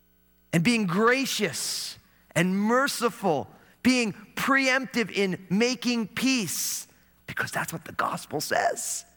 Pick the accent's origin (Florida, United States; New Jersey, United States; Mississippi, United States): New Jersey, United States; See, I was born and raised in New Jersey.